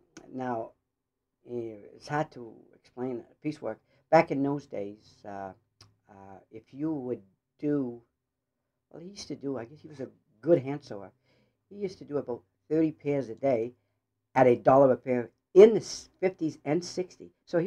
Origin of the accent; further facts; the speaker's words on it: Lewiston, Maine, United States; I was born in Lewiston, 1945, in Lewiston, Maine.